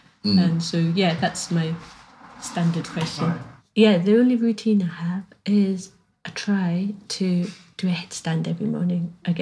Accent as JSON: {"language": "English", "country": "Malawi", "tie": "born or raised there", "said": "maybe it was partly growing up in Malawi."}